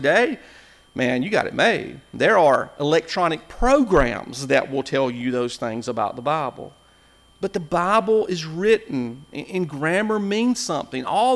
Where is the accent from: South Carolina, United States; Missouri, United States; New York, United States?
South Carolina, United States; Whitmire; And so I grew up in Whitmire.